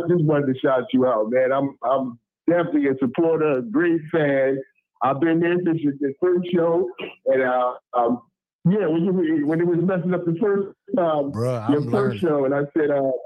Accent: Newark, New Jersey, United States; I'm from Newark, New Jersey, man. Brick City, man.

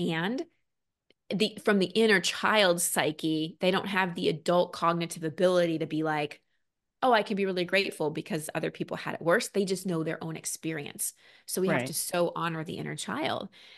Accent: Dallas, Texas, United States; also born or lived in Wisconsin; Number one, when I was three, we moved to Dallas from Wisconsin.

